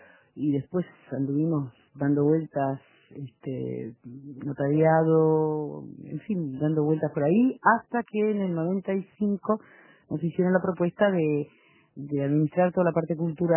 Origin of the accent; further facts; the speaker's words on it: Uruguay; also born or lived in Galicia, Spain; yo que soy gallega y uruguaya, las dos cosas